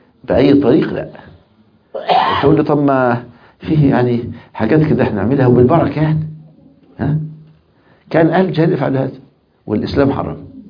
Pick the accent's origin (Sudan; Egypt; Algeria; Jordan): Egypt; يعني من الصور المشهورة جدا عندنا في مصر وأبو شريف يعرفها تماما